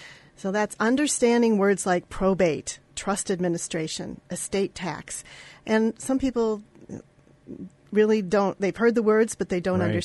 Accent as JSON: {"language": "English", "town": "Rochester", "region": "New York", "country": "United States", "said": "I'm from the Rochester area. I've been here for about 30 years, raised my family here"}